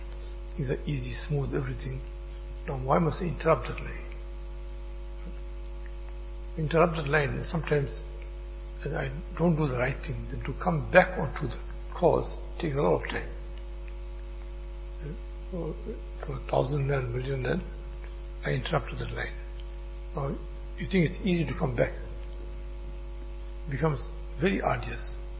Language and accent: English; India; moved away; When I came from India, 1979-80, and she asked me to write it down.